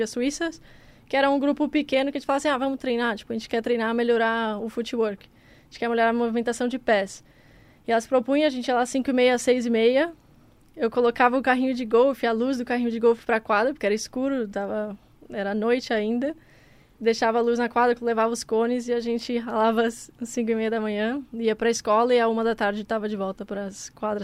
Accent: Brazil; Então, crescendo aqui no Brasil, na América do Sul no geral, no tênis, primeiro que a gente joga muito no saibro aqui, é uma quadra mais lenta.

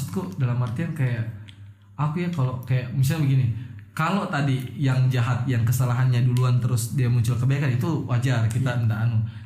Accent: Kalimantan, Indonesia; kalau di daerahku tuh di Kalimantan

